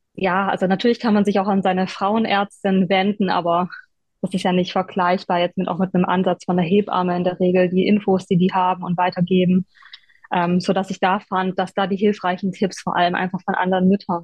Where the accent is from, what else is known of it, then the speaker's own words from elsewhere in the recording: Stuttgart, Baden-Württemberg, Germany; accent: Swabian; now in United States; Ich komme aus Stuttgart.